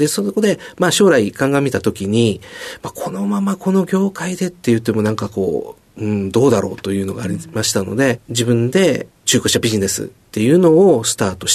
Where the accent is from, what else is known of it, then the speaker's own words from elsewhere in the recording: Osaka, Japan; 大阪府大阪市ですね。